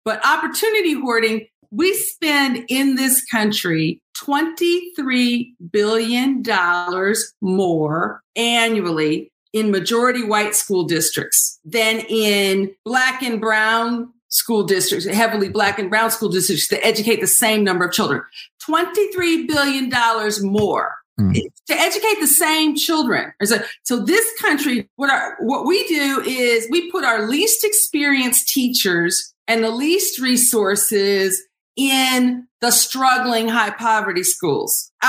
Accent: Huntsville, Alabama, United States; Now, I grew up in Huntsville, Alabama, right? My parents are Fiskites and I went to Vanderbilt, right?

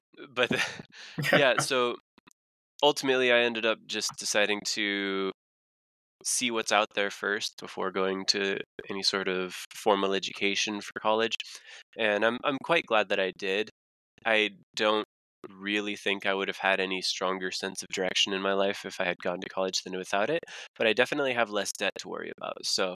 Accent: California, United States; born there; I came from out west. I was born in California.

